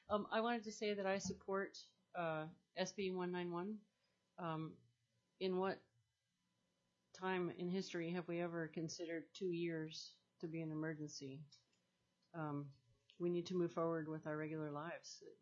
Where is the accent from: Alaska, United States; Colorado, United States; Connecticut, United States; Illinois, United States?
Alaska, United States; Juneau; Juneau, Alaska